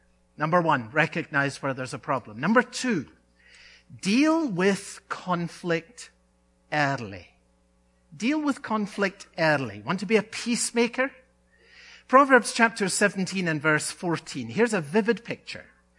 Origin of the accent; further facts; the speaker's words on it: Scotland, United Kingdom; as a boy growing up in Scotland